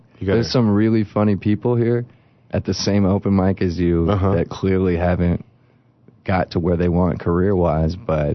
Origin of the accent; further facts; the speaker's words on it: California, United States; And then I decided, since I'm from Southern California, my grandma lives in L.A.